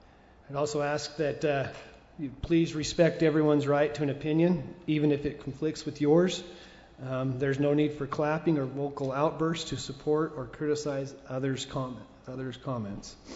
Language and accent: English; West Haven, Utah, United States; I'm the chair of the Northern RAC, and I represent the at-large, and I'm from West Haven.